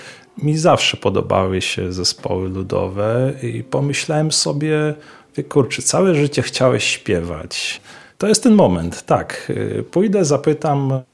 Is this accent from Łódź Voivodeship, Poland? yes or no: no; Świętokrzyskie Voivodeship, Poland; now in Lublin, Poland; ja wywodzę się z regionu kieleckiego i tam tradycja jest bardzo kultywowana.